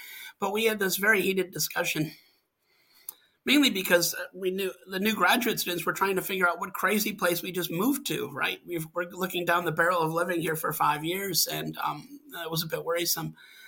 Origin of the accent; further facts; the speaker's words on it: Wisconsin, United States; moved away as an adult; also born or lived in Montana; Well, I grew up in Wisconsin and then moved out to Montana for graduate school.